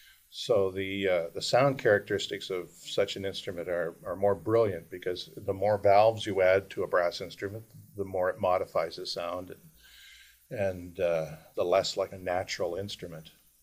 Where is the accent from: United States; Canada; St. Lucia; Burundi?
Canada; Prince Edward Island; I grew up in on Prince Edward Island, and I played in a local marching band